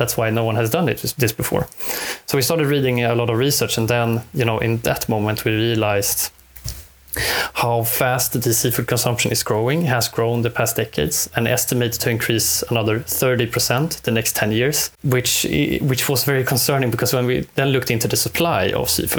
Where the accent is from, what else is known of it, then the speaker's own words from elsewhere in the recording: Stockholm County, Sweden; I am from the Stockholm archipelago, always been growing out in the I've grown up in the sea, in the archipelago